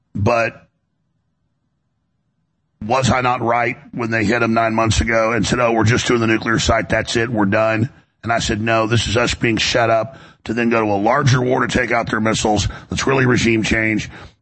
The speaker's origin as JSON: {"language": "English", "town": "Dallas", "region": "Texas", "country": "United States", "tie": "born or raised there", "said": "When I grew up in Dallas, I had buddies."}